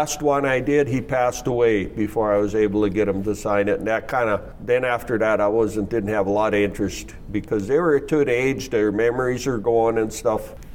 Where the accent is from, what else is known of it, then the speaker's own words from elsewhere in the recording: North Dakota, United States; 30 miles south of Mandan on our place, homesteaded by my grandparents in 1908.